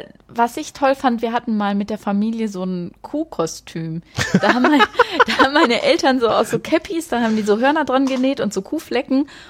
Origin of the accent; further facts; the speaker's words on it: North Rhine-Westphalia, Germany; Also ich komme ja aus Ostwestfalen-Lippe, aus dem Eckchen.